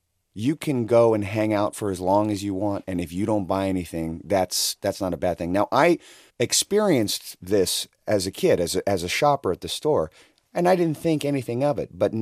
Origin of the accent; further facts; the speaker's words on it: Sacramento, California, United States; I grew up in Sacramento.